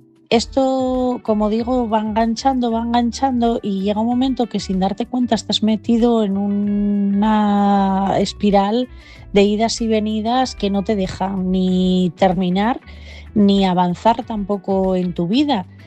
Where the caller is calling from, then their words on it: Asturias, Spain; de Asturias